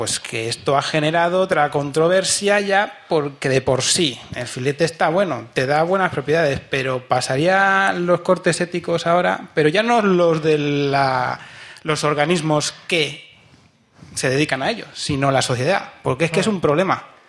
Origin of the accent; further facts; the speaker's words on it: Andalusia, Spain; porque soy andaluz, ¿eh?